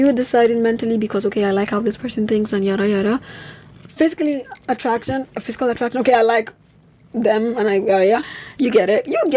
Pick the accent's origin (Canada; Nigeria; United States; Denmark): Nigeria; now in Germany; There's still a lot of things to learn as a Nigerian living in Germany because the culture shocks are so different.